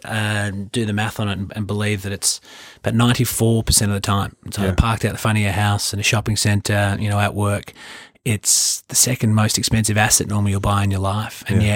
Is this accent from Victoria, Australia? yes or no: yes; Melbourne, Victoria, Australia; operating in my hometown of Melbourne that made me really think this is something I really want to do.